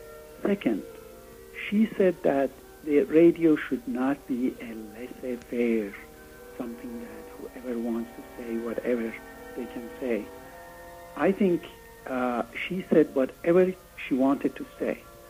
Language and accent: English; Iran; English is a second language; I'm from Iran